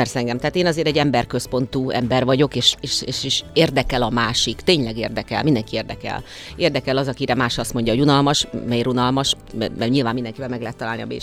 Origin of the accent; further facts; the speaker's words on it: Hungary; born there; kapcsolatok, tőke nélkül Magyarországra születtem meg egyebek.